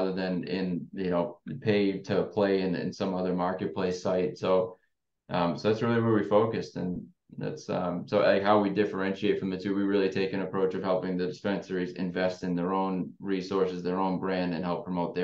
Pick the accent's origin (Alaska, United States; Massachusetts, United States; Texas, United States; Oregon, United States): Massachusetts, United States; We're from Massachusetts.